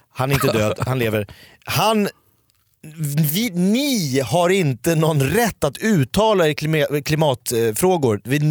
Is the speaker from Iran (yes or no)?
no; Sweden; För jag är ju en svensk man.